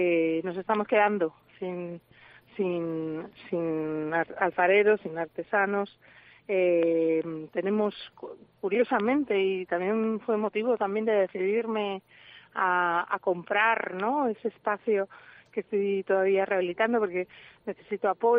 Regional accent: Madrid, Community of Madrid, Spain; now in Gallegos de Altamiros, Spain; yo soy una persona de Madrid

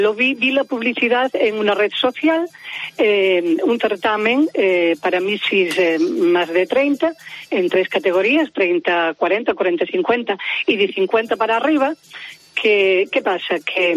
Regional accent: Burela, Galicia, Spain; Yo salí elegida en Miss Fotogenia, en mi pueblo, que se llama Burela, en la costa de Lugo.

